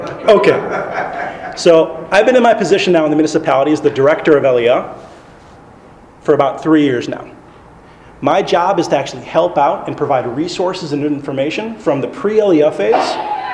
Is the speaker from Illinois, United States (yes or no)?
yes; Chicago, Illinois, United States; moved away as an adult; now in Jerusalem, Israel; I'm originally from Chicago. I'm celebrating a very important year right now in Israel. This is my bar mitzvah year. 13 years, Purim, exactly, will be my 13th year in Israel, in Jerusalem.